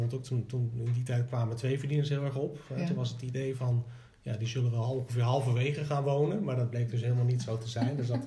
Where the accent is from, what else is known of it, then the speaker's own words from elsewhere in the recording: The Hague, South Holland, Netherlands; born there; Ik ben 51 jaar, geboren in Den Haag.